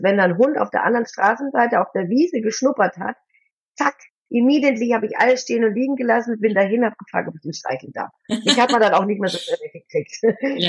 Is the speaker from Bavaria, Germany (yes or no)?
yes; Bavaria, Germany; born there; ich bin im Allgäu geboren, hatte da auch ganz lange eine Snowboard-Schule